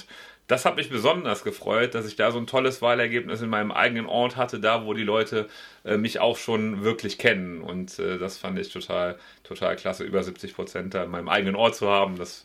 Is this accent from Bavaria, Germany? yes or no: no; Bornheim, North Rhine-Westphalia, Germany; ich bin ja in Bornheim bzw. in Breenig aufgewachsen. Ich bin zwar in Bonn im Krankenhaus geboren, aber nach den ersten Tagen dann immer hier im Rheinland gewesen.